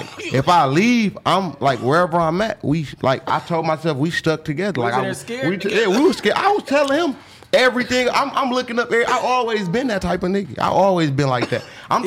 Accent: Michigan, United States; We grew up in the same neighborhood. We grew up in Beecher.

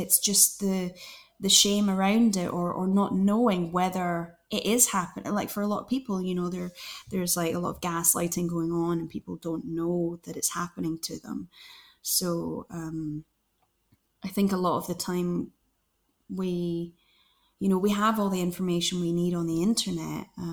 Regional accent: Glasgow, Scotland, United Kingdom; She's from Glasgow. I'm from Glasgow.

